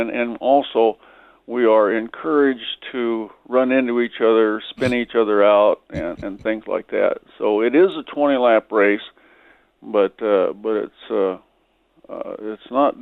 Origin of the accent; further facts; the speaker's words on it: Iowa, United States; I was from Iowa and a farm boy.